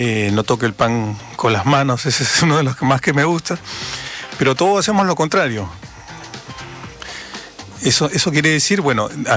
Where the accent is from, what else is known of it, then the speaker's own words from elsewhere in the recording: Niebla, Los Ríos, Chile; Yo soy de la costa, yo soy de Niebla